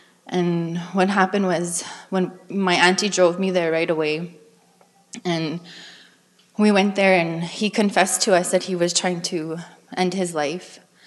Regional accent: Fairford First Nation, Manitoba, Canada; I am from Fairford First Nation, where Marty is from as well, so it's nice to see some familiar face.

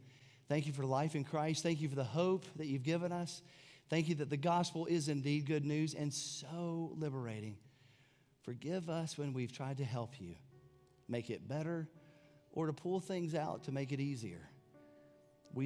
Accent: White Lake, North Carolina, United States; My hometown, White Lake, E-Town, is smaller than our church.

